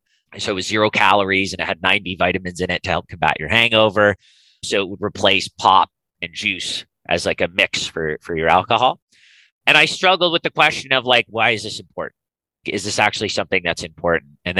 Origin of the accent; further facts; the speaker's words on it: Toronto, Ontario, Canada; I grew up in Toronto and I've moved around. I've spent time in Florida. I just got back from Florida. But yeah, base camp was Toronto for most of my life.